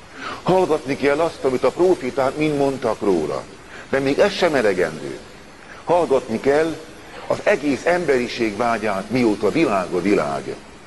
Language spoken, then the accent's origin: Hungarian; Hungary; Otthonról jöttem Magyarországról.